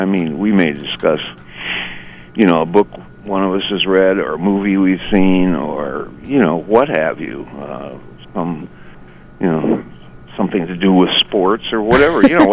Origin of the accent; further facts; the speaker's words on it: Midwest, United States; even though he's a West Coast guy and I'm come from the Middle West.